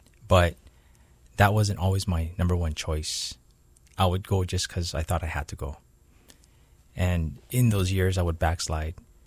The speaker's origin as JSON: {"language": "English", "town": "Honolulu", "region": "Hawaii", "country": "United States", "tie": "born or raised there", "also_born_or_lived": "Waipio Gentry", "said": "I grew up in Honolulu, Hawaii, and grew up about half my life in there, and then I moved over to Waipio Gentry, so I had the best of both worlds in the city and in the countryside."}